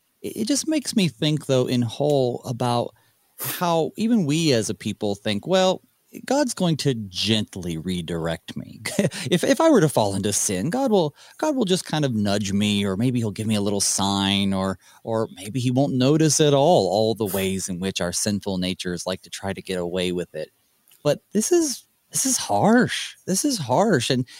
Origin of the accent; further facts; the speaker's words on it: North Carolina, United States; I'm from the Western North Carolina, but ironically, I like Eastern North Carolina barbecue better.